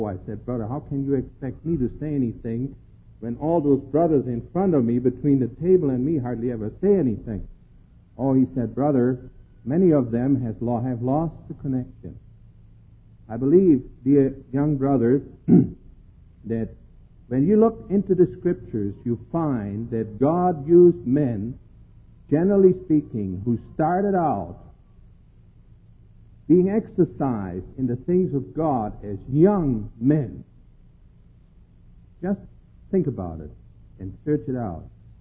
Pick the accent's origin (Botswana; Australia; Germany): Germany; growing up in Germany, we sat different.